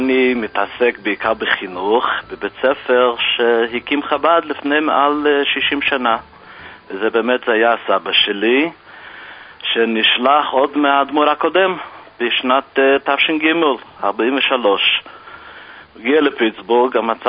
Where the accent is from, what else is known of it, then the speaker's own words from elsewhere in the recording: Pittsburgh, Pennsylvania, United States; אבל אני גדלתי בפיטסבורג, אחר כך הלכתי ללמוד בישיבה